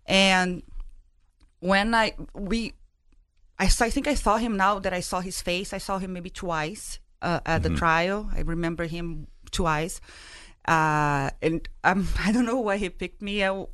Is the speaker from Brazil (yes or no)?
yes; Brazil; moved away as an adult; now in Massachusetts, United States; I really didn't know, because I'm not from Massachusetts. I'm from Brazil. And I moved to Massachusetts just a year ago.